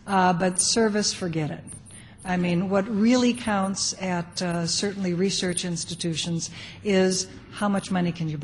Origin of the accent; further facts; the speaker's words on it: California, United States; I come from California.